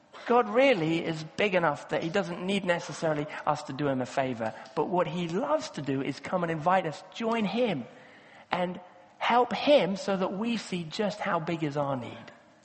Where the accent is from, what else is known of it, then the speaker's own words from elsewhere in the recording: Kenya; And I grew up in Kenya, and so this happens in lots of places in Kenya.